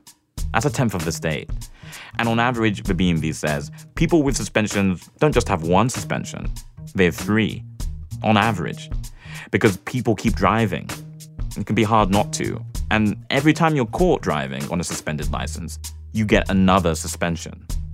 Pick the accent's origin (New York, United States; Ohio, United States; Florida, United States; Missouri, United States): Ohio, United States; I grew up in Ohio, love Ohio